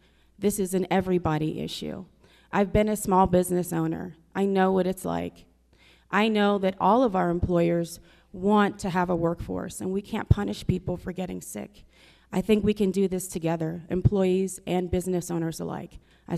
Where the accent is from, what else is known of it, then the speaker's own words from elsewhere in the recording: Washington, District of Columbia, United States; I grew up in Washington, D.C.